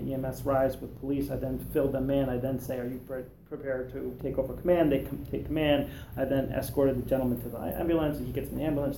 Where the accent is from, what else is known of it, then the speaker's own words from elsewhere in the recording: Wisconsin, United States; also born or lived in Indiana; I grew up in Wisconsin, and it was my senior year in high school where I took several psychology classes